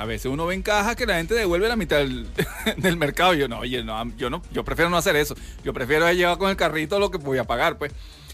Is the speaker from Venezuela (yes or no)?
yes; Venezuela; debemos entender es que somos venezolanos y tenemos la potestad de exigir nuestros derechos